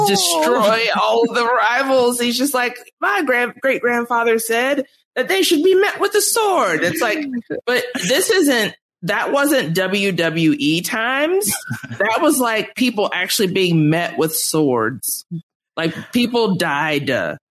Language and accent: English; Nigeria; I'm not from the upper class. I'm not from the lower class. I'm from Nigeria.